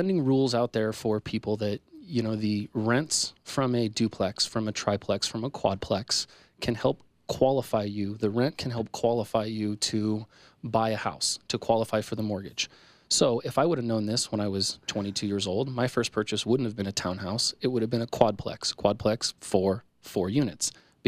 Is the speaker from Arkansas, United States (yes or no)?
no; Sacramento, California, United States; I grew up in Sacramento, sort of.